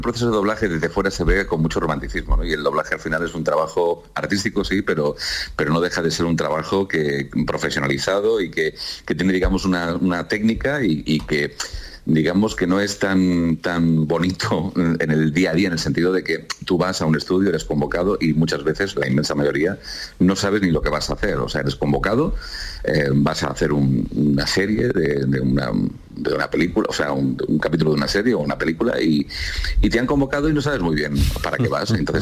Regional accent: Jerez de la Frontera, Andalusia, Spain; de origen andaluz, aunque nací en Madrid. Nacer en Madrid fue accidental porque con apenas 3-4 años me fui a Jerez con mi familia y digamos que uno es de donde pasa y no de donde nace, así que yo me crié en las Andalucías, ¿verdad?, en Jerez de la Frontera

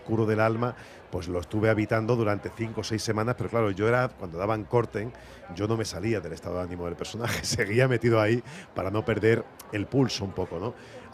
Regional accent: Algeciras, Andalusia, Spain; Yo soy de Algeciras, y nosotros veníamos mucho a Málaga de pequeños

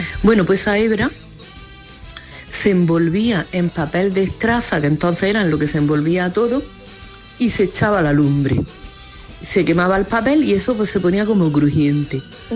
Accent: Granada, Andalusia, Spain; de Granada.

